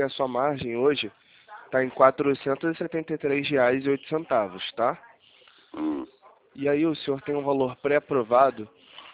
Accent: Rio de Janeiro, Brazil; É 021, tá? Eu sou do Rio de Janeiro.

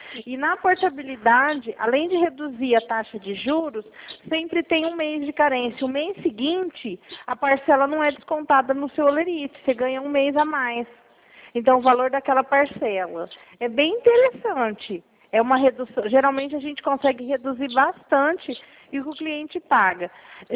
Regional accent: Araçatuba, São Paulo, Brazil; eu sou de Araçatuba mesmo, viu?

